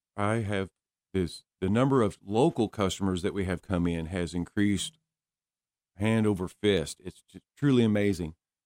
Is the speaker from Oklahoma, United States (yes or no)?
yes; Claremore, Oklahoma, United States; moved away; I'm from Claremore, Oklahoma.